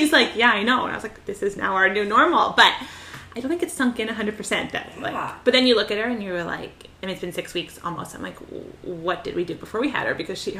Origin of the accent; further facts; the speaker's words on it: San Clemente, California, United States; I'm from San Clemente, California, right up the coast. I'm 29 years old